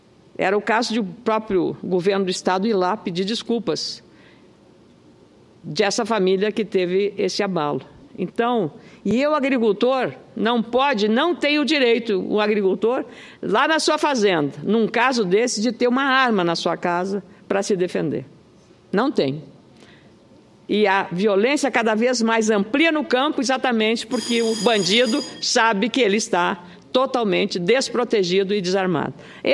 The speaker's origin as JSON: {"language": "Portuguese", "region": "Rio Grande do Sul", "country": "Brazil", "said": "lá no meu estado, Rio Grande do Sul"}